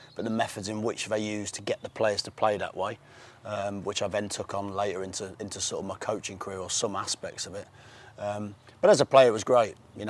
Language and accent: English; South East England, United Kingdom; I grew up on the Isle of Wight